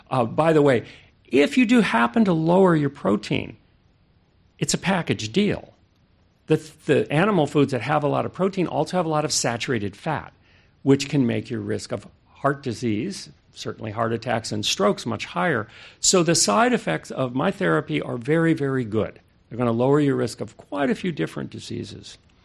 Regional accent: Hawaii, United States; We come from Maui.

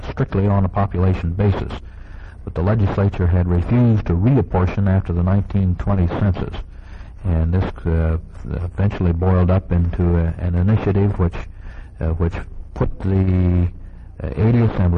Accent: California, United States; I come from Southern California.

